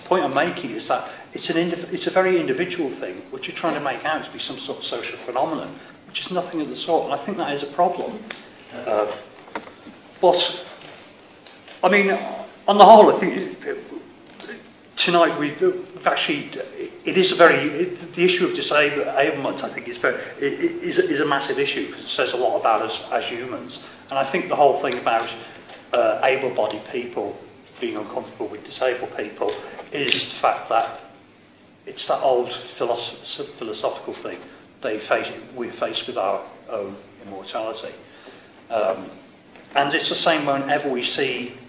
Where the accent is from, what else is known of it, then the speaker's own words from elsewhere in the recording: Ireland; And I'm Irish myself.